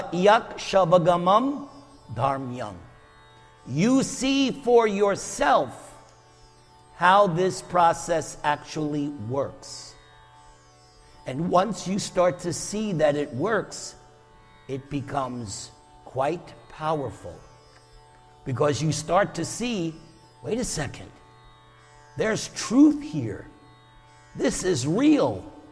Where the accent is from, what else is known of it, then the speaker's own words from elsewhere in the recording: United States; I was born and raised here in America.